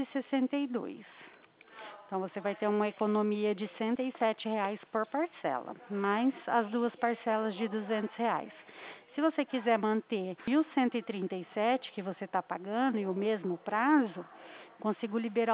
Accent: Presidente Prudente, São Paulo, Brazil; Eu sou aqui de Presidente Prudente.

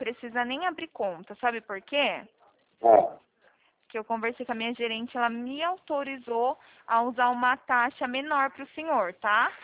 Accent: São Paulo, Brazil; Eu não sou do Rio, sou daqui do interior de São Paulo.

